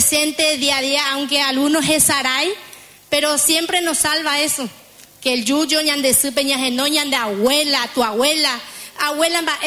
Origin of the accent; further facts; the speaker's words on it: Paraguay; accent: Paraguayan; me dice que ya se perdió mi tonada paraguaya.